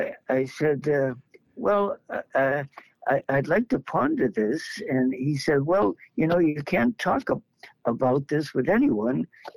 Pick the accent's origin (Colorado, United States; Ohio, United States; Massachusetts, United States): Massachusetts, United States; Boston; also born or lived in Baton Rouge; now in New Orleans, United States; I am. I was born in Boston, ordained a priest for Boston, became an auxiliary bishop in Boston before being missioned by St. John Paul II to Baton Rouge and finally to New Orleans.